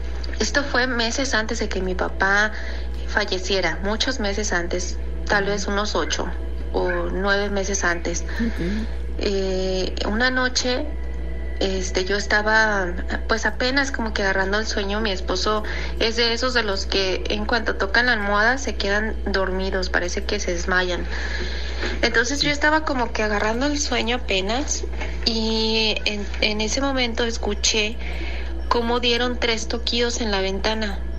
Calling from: Guadalajara, Jalisco, Mexico; de Guadalajara.

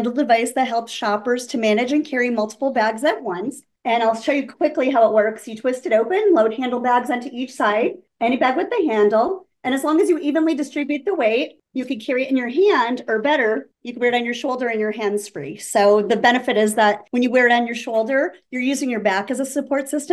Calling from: Scranton, Pennsylvania, United States; So I am calling from Scranton, PA, which is the home of the office, as everyone knows. I usually live in Los Angeles. I kind of split my time.

